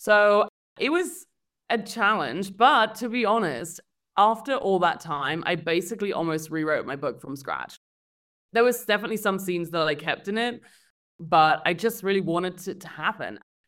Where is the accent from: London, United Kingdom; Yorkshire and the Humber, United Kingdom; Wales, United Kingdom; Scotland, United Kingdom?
London, United Kingdom; moved away as an adult; also born or lived in Philadelphia / San Francisco / New York; now in Mexico City, Mexico; I was born in London. I lived there for 19 years. And then I moved to the US actually to go to university. And I lived in Philadelphia, San Francisco, and New York for about 8 years. And then I moved to Mexico City, where I live now.